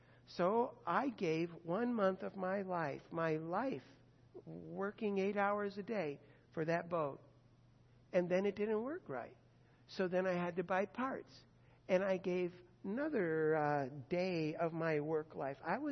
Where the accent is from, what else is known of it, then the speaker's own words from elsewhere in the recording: United States; I'm an American. I'm not doing that.